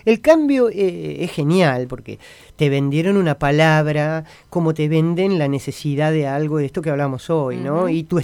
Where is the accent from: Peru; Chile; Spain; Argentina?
Argentina; Buenos Aires; Barrio Mondongo, genial, de toda mi vida, soy del Mondongo